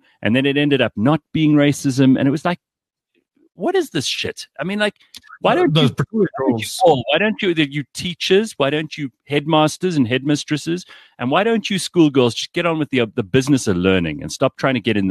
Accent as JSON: {"language": "English", "country": "South Africa", "said": "We come from South Africa."}